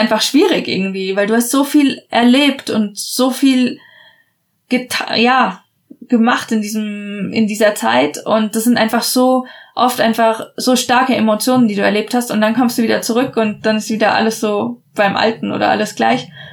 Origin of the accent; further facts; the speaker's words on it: Darmstadt, Hesse, Germany; also born or lived in Switzerland; Also ich bin in der Schweiz geboren und habe hier meine ersten Jahre gewohnt und habe dann aber meine Schulzeit fast vollständig in Darmstadt gemacht.